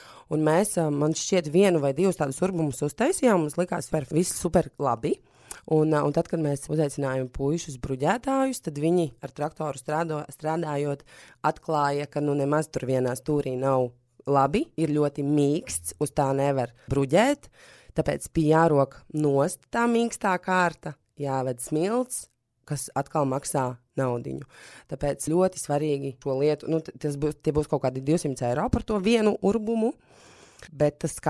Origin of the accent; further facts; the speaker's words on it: Balvi, Balvi Municipality, Latvia; Mēs esam no Balviem, no Latgales puses